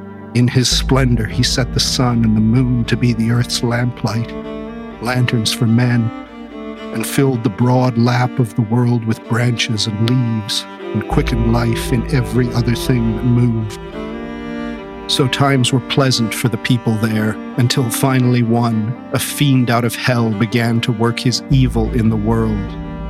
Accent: Canada; Yeah, it took me a while as a Canadian to adjust to the 4th of July because it had not been on the menu growing up. Canada Day is on the 1st of July, so close enough.

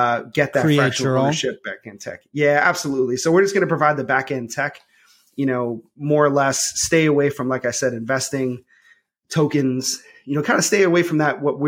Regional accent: New York City, New York, United States; I grew up in New York City.

